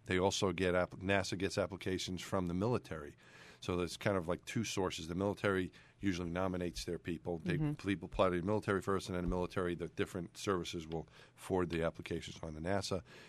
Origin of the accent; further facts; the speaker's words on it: New York, United States; It was 1969. I'm from New York, so the Mets also won the World Series that year.